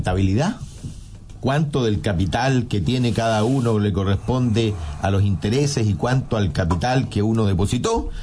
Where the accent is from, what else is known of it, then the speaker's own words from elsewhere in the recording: Chile; Todos los chilenos estamos obligados a cotizar.